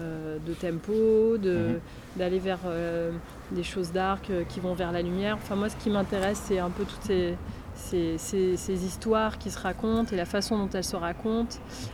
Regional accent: Paris, Île-de-France, France; je suis parisienne

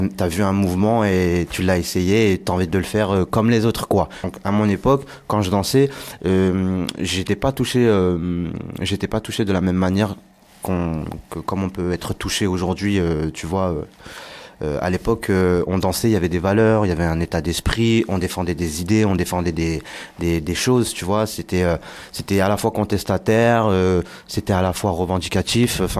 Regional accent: Blois, Centre-Val de Loire, France; je suis de Blois, et voilà.

